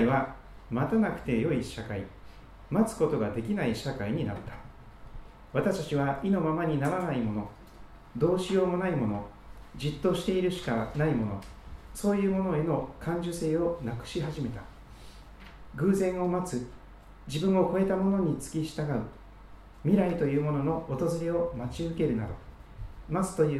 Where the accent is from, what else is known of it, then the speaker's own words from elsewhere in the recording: Kochi, Japan; 私は四国の高知県というところで生まれ育って、そして二十歳の時に高知の教会に初めて導かれました。